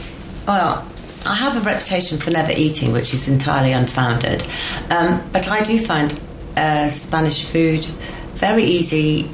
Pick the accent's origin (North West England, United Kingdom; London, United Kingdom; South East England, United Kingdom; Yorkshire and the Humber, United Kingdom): Yorkshire and the Humber, United Kingdom; I'm from Yorkshire. I was raised on lard with everything